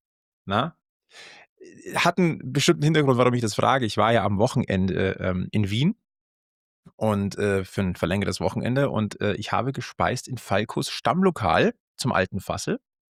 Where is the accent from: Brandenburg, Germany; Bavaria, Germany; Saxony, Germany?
Bavaria, Germany; Munich; Und als Münchner bist du da sowieso, sag ich mal, sehr willkommen.